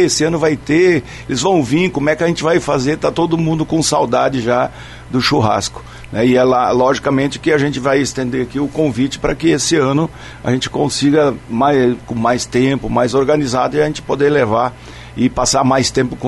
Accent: Rio Grande do Sul, Brazil; E principalmente para mim, que sou gaúcho e a agricultura do Rio Grande do Sul, ela transpassa as fronteiras.

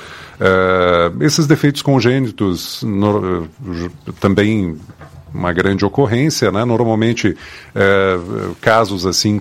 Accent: Rio Grande do Sul, Brazil; Nós somos de uma região, nós somos gaúchos, tomamos bastante chimarrão

